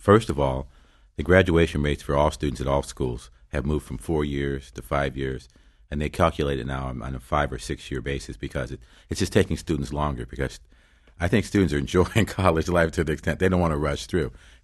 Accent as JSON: {"language": "English", "town": "Detroit", "region": "Michigan", "country": "United States", "tie": "born or raised there", "said": "At my hometown, so I track it closely."}